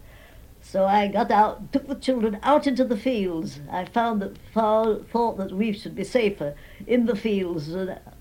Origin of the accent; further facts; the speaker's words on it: Yorkshire and the Humber, United Kingdom; being a Yorkshire woman, I was interested in cooking